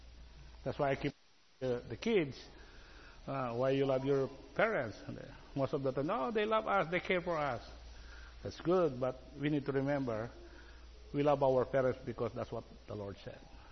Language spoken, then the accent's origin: English; Philippines; We are Filipino. We don't... Well, this is our national cloth. This is, we call it Tagalog, Barong Tagalog. When you have this, they know that I am Filipino.